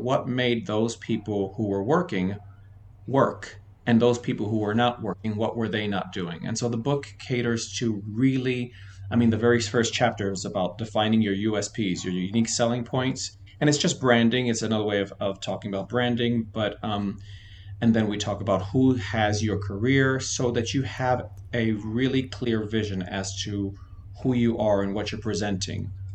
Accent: Miami, Florida, United States; also born or lived in New York; I'm a native New Yorker, but I grew up in Miami, Florida

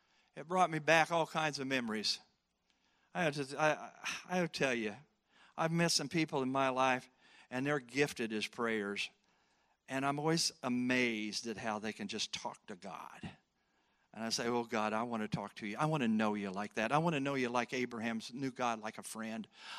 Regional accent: Effingham, Illinois, United States; He found out I was from Illinois, and I was from central, over, I was raised over around Effingham

